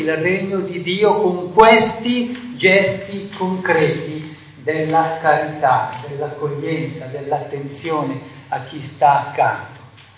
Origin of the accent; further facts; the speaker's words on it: Lombardy, Italy; io dico festa perché essendo lombardo